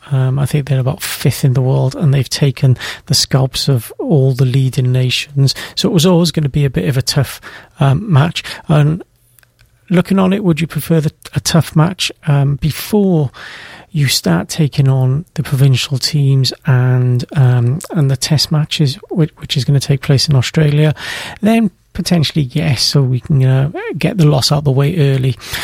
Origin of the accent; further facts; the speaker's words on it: Wales, United Kingdom; And not just because I'm from Wales